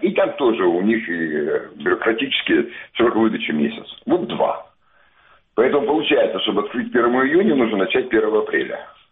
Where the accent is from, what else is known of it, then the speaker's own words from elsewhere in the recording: Feodosia, Crimea, Ukraine; Я вырос в Феодосии на море.